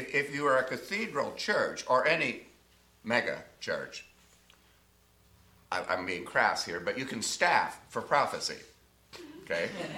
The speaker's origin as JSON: {"language": "English", "town": "Dubuque", "region": "Iowa", "country": "United States", "tie": "born or raised there", "also_born_or_lived": "California", "moved": "as an adult", "said": "at least in California, where I lived most of my adult life after growing up in Dubuque, Iowa"}